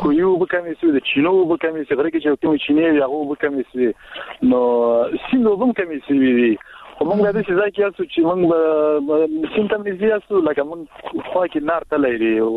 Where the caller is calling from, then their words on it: Baghlan, Afghanistan; ما د کلګینه د بغلان ولای.